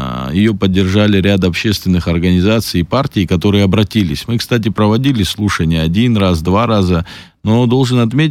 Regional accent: Abkhazia, Georgia; мне 34 года, мы жили там, росли в Абхазии

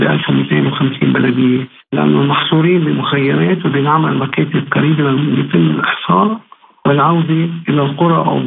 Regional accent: Lebanon; لما نحن كدولة لبنانية نستوفي بعض البنود

